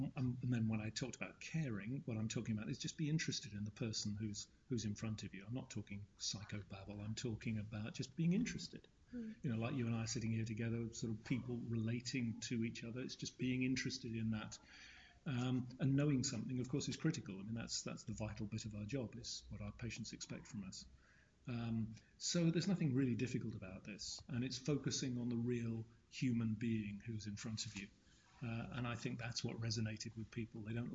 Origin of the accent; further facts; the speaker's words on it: United Kingdom; I'm from the United Kingdom